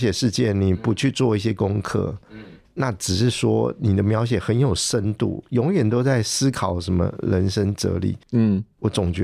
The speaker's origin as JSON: {"language": "Chinese", "country": "Taiwan", "first_language": "Taiwanese Hokkien", "second_language": "Chinese", "said": "对，我家里完全讲台语的，兄弟姐妹都讲台语。"}